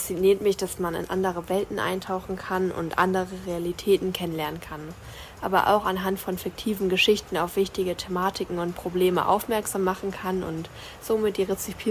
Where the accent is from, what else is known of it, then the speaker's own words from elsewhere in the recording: Germany; ich bin 18 Jahre alt und ich komme aus Deutschland, habe jedoch noch Familie in Italien.